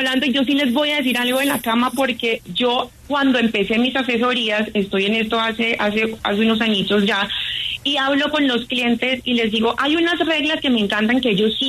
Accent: Cúcuta, Norte de Santander, Colombia; now in Bogotá, Colombia; yo soy cucuteña, pero vivo en Bogotá hace más de 20 años

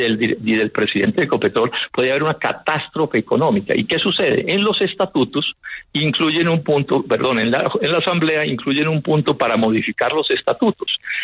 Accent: Colombia; Lo digo como colombiano y como accionista

